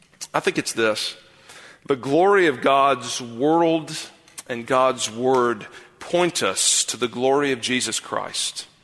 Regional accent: South Carolina, United States; moved away as an adult; In 2010, for the first time since I was a little boy, my wife and I moved away from South Carolina up to Philadelphia for me to go to school.

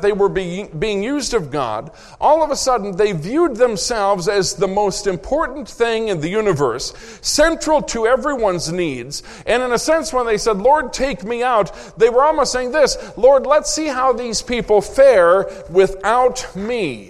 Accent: Minnesota, United States; I grew up in Minnesota where winter is real.

